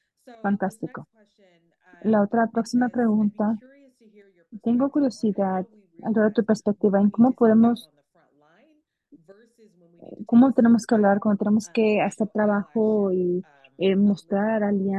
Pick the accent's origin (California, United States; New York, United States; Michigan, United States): Michigan, United States; Detroit; Yo crecí en Detroit, nací y crecí en Detroit